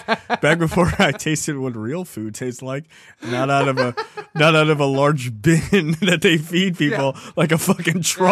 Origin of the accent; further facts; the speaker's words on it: Maryland, United States; I'm from Maryland, very blue.